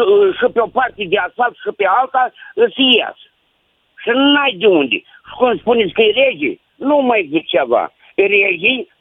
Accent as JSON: {"language": "Romanian", "region": "Moldavia", "country": "Romania", "said": "sunt o persoană din Moldova"}